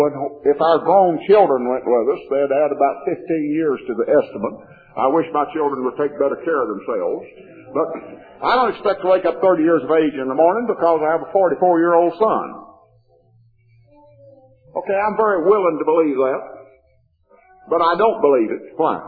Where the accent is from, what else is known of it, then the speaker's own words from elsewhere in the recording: the South, United States; I said, well, since I'm a Southerner, I have an inborn love for a lost cause.